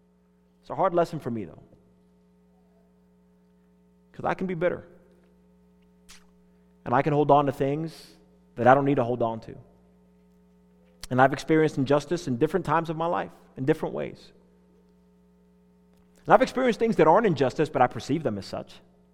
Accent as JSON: {"language": "English", "region": "Northern United States", "country": "United States", "said": "I'm not from the South. I'm a Northerner, and sometimes I can think a way about Southerners"}